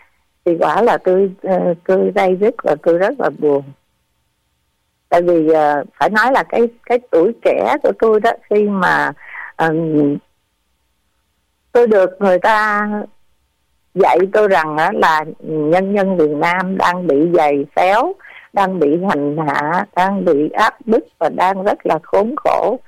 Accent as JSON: {"language": "Vietnamese", "town": "Rạch Giá", "region": "Kien Giang", "country": "Vietnam", "tie": "born or raised there", "said": "má tôi là ở trong Nam, cho nên tôi là được sinh ra mà lớn lên ở Rạch Giá."}